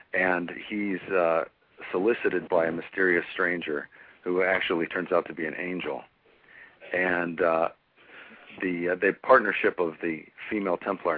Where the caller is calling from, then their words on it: Scottsdale, Arizona, United States; I'm calling from Scottsdale, sunny Scottsdale.